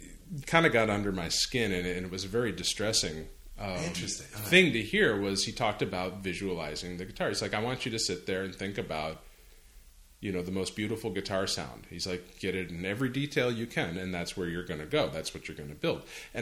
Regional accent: Massachusetts, United States; Well, I'm from Massachusetts.

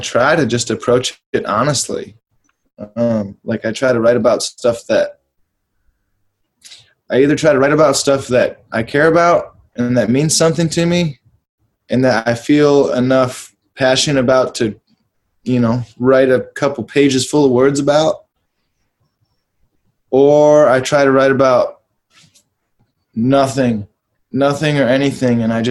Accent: Ionia, Michigan, United States; I grew up in Ionia, you know, a little prison town.

